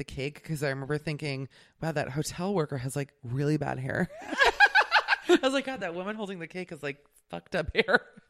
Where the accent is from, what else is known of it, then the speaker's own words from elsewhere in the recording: Miami, Florida, United States; I have been on a swamp tour. I'm from Miami.